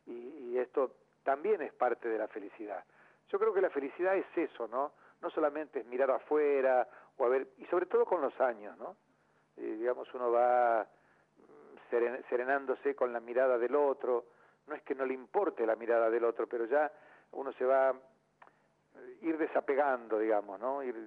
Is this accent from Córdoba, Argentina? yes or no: no; Tandil, Buenos Aires Province, Argentina; now in Buenos Aires, Argentina; ya en Tandil sentí ese llamado tan fundamental que me hizo salir de mi pueblo, de mi ciudad, dejar todo de lado y venirme a Buenos Aires a estudiar